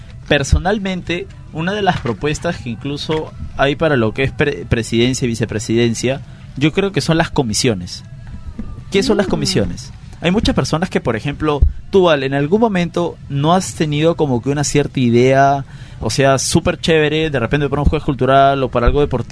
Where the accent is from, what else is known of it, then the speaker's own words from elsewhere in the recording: Peru; nos identifican a todos como peruanos